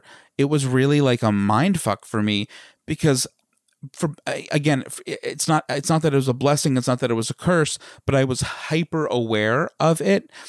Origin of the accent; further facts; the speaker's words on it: St. James, New York, United States; we even had a coffee shop right near where we grew up in St. James. That's like the little hamlet in Smithtown that we grew up in.